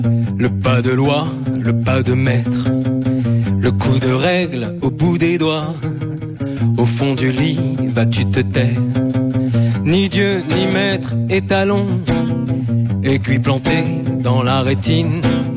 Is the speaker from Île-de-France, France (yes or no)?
yes; Paris, Île-de-France, France; Mon père est d'origine polonaise, ma mère est d'origine tunisienne et italienne. Et moi, je suis un petit parigot.